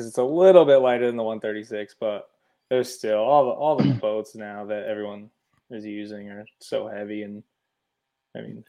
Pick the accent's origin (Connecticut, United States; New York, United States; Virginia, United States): Connecticut, United States; Andover; I'm from Andover, Connecticut.